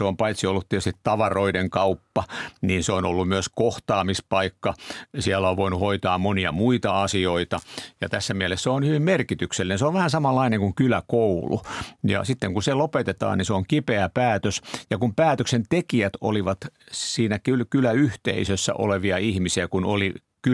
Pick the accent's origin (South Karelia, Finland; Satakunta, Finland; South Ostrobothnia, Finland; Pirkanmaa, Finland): Pirkanmaa, Finland; Ja siksi sanoisin, että olen pirkanmaalainen.